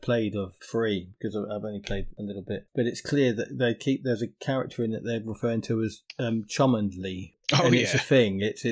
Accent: Hemel Hempstead, East of England, United Kingdom; born there; She's from Hemel Hempstead, where I was born. I was born in Hemel Hempstead.

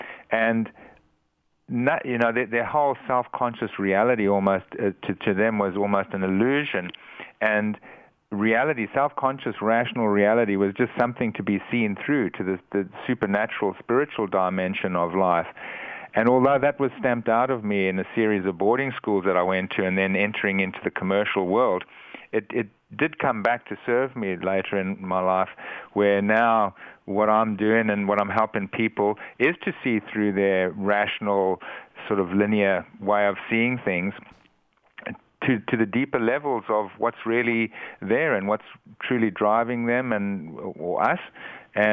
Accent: Eswatini; one of the major effects of my life on my life has been growing up in Africa, and growing up at the time that I did, when I grew up in Swaziland, it was a very, particularly the area I grew up in, it was a very wild place.

